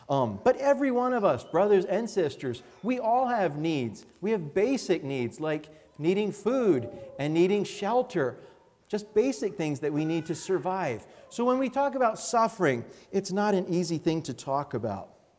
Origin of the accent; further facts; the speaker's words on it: United States; We, as American people, enjoy a lot of prosperity in this country.